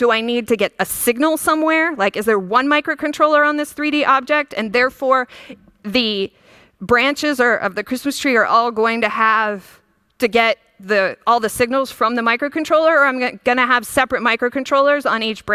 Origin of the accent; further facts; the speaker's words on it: United States; Sometimes I think in inches. I'm American. I haven't quite converted.